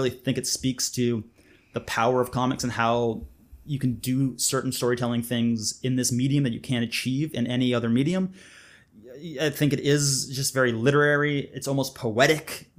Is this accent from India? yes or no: no; Canada; also born or lived in United Kingdom; now in Glasgow, United Kingdom; I am a Canadian and British cartoonist and comics educator and filmmaker currently living outside of Glasgow in Scotland.